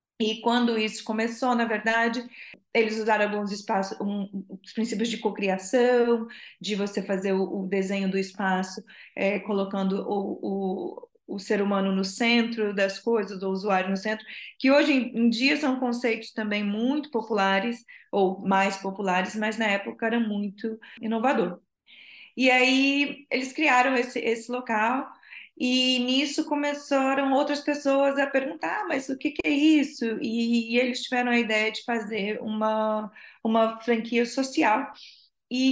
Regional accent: Brazil; also born or lived in England; now in Lisbon, Portugal; eu sou brasileira, mas eu já moro há 18 anos na Europa, morei 15 anos na Inglaterra e tem 3 anos agora que eu moro aqui em Lisboa. Portanto, estou falando de Lisboa, em Portugal.

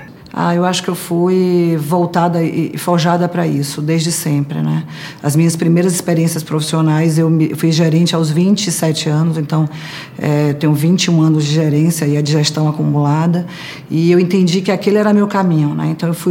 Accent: Salvador, Bahia, Brazil; now in São Paulo, Brazil; sou de Salvador, sou baiana, estou aqui há 6 anos em São Paulo.

